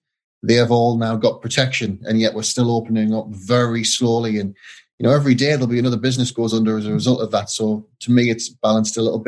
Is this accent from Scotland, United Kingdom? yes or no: no; North East England, United Kingdom; I probably shouldn't admit that as a Geordie, should I?